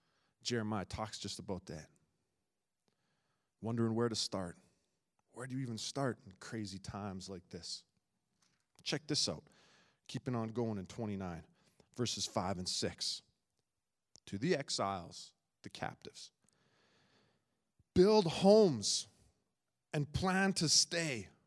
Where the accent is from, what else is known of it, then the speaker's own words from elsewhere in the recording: Saskatchewan, Canada; born there; If you're watching online, I was born in Saskatchewan and you didn't know that about me.